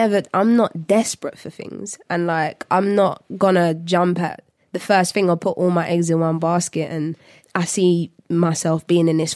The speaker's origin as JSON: {"language": "English", "region": "London", "country": "United Kingdom", "said": "So I would have just thought because I'm a Londoner"}